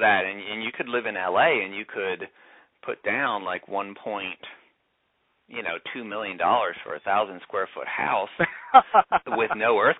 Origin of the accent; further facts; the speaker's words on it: Lancaster, United States; And then ever since then, moved back to my hometown in Lancaster.